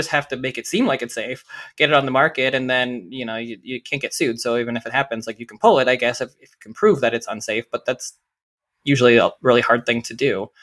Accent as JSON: {"language": "English", "town": "Toronto", "region": "Ontario", "country": "Canada", "said": "I'm from Toronto"}